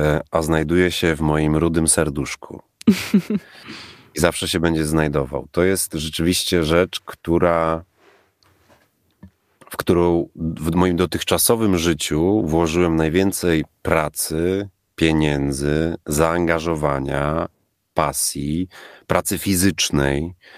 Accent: Lublin Voivodeship, Poland; wróciłem na lubelskie ziemie, bo stąd pochodzę, z niezbyt dużymi oszczędnościami.

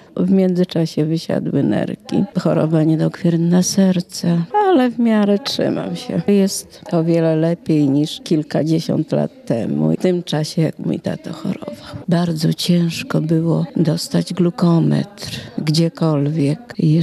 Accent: Hrubieszów, Lublin Voivodeship, Poland; pochodzę z Hrubieszowa.

